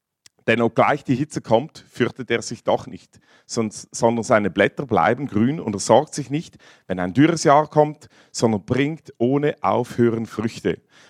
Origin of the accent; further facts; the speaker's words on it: Aargau, Switzerland; also born or lived in Western Switzerland; ich bin aus dem Aargau ursprünglich, zwar im Welschland in der Westschweiz geboren, dann habe ich in Basel Theologie studiert